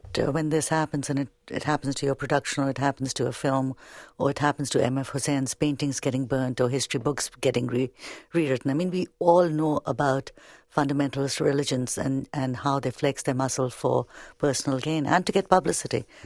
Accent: India; And my parents live there. I have a home there. My family's there. And I feel very comfortable saying that and very proud to say I'm an Indian and a Canadian.

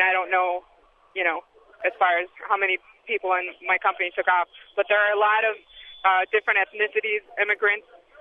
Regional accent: Chicago, Illinois, United States; I'm Hispanic origin. I was born and raised here in Chicago

